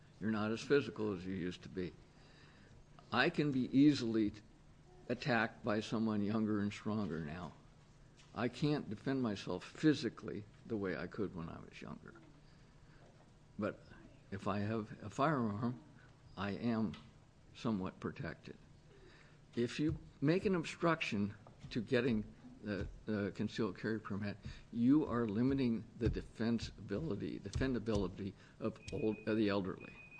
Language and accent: English; United States; Thank you for letting me testify. I'm from Polk County.